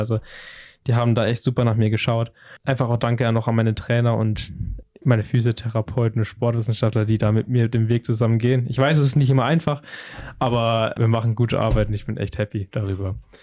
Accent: Pleidelsheim, Baden-Württemberg, Germany; born or raised there

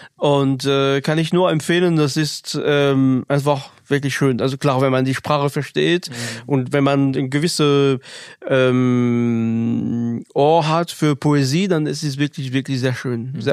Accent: France; Ich komme aus Frankreich, zufällig.

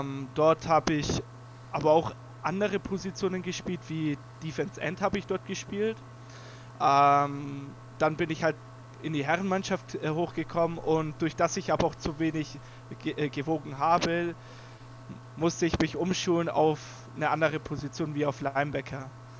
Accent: Nuremberg, Bavaria, Germany; born there; ich bin 25 Jahre alt, bin gebürtiger Nürnberger

